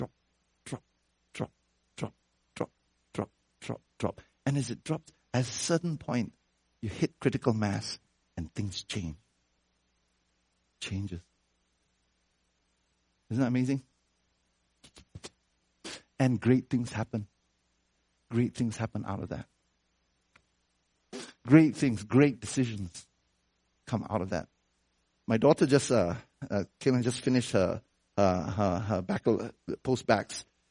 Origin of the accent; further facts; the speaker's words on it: United States; you know, I'm American, so I use words like the most, right?